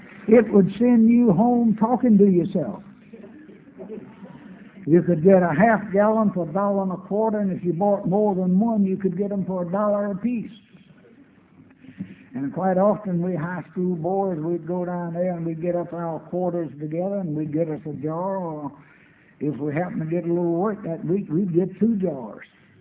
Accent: Sumter, South Carolina, United States; in Sumter, South Carolina. Once in 1921. That makes me 78 years old.

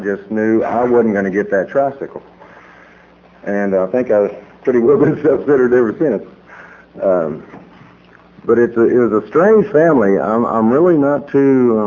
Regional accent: Fort Worth, Texas, United States; also born or lived in El Paso; I was born in El Paso, and we moved immediately to Fort Worth, and I've been there ever since. Fort Worth.

